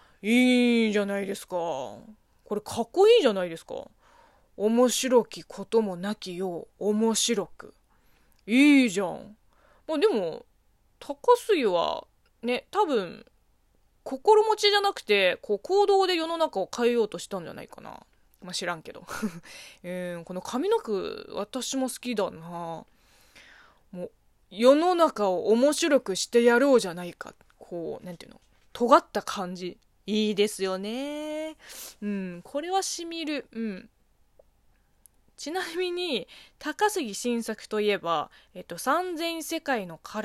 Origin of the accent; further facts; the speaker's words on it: China; Japanese is a second language; この番組は中国生まれ中国育ちの